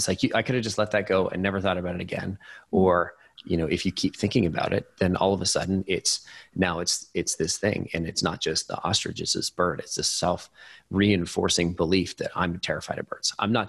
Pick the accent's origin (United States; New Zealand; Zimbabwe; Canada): Canada; being Canadian.